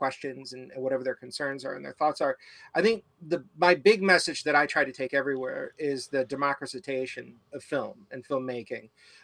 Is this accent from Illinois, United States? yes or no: yes; Illinois, United States; I grew up in Illinois. I went to Columbia College, Chicago, back in the day, and I graduated in 2002.